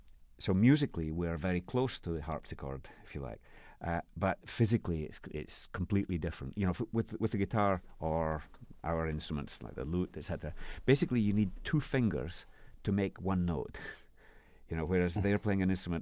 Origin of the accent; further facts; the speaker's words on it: Scotland, United Kingdom; although I'm Scottish.